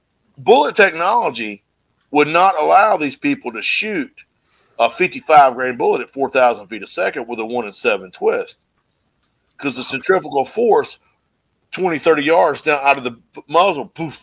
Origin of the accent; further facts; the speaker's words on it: North Carolina, United States; I'm from, you know, when people look at me, I'm like, I'm from North Carolina.